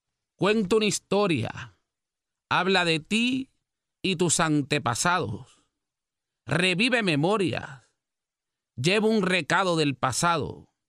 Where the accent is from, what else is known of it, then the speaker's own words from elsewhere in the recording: Carolina, Puerto Rico; Soy de Carolina, me crié en Carolina, estudié en Río Piedra, pero me siento loiseño